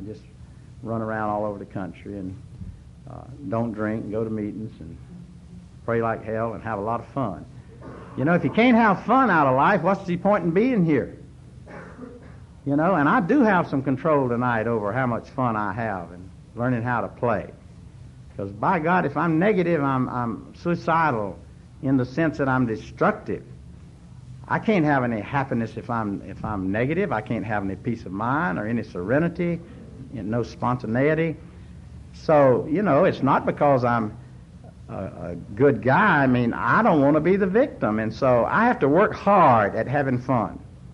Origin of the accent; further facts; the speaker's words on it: North Carolina, United States; born there; I was born in North Carolina, and I don't know.